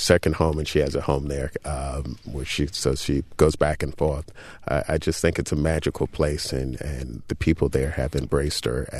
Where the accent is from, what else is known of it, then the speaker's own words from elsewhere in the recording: New York City, New York, United States; I grew up in the projects in Harlem.